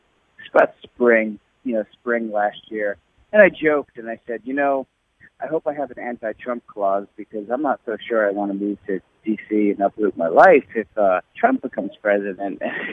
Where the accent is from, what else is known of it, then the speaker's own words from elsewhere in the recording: New York, United States; now in Washington, United States; And as a New Yorker, I can't stress enough just how much culture is happening here in the district.